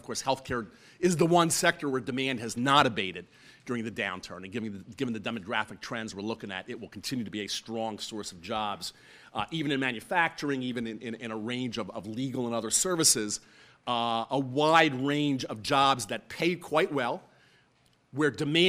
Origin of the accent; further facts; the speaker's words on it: New Jersey, United States; I actually didn't grow up in Vermont on a farm. I grew up in New Jersey on a farm. Back in a time when there actually were poultry farms in New Jersey.